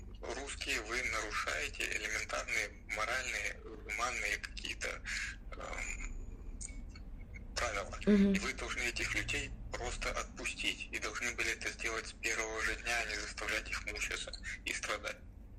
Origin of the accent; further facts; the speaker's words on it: Donetsk Oblast, Ukraine; я вообще армянин по национальности, я русскоязычный, и я еще и родом Славянской области